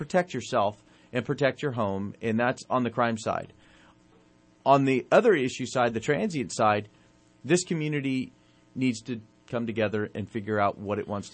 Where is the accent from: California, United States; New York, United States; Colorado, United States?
California, United States; Redding; When people ask me where I'm from, I don't say Stockton. I say I'm from Reading. And I say it proudly.